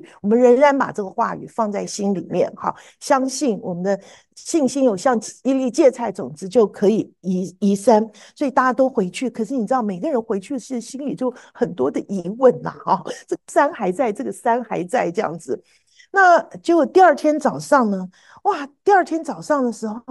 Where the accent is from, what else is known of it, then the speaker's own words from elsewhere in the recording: Taiwan; now in United States; 你知道我这种从台湾来的那种老古董哈，我一听到舞会，你知道我年轻的时候在台湾参加舞会都是坏小孩参加的嘛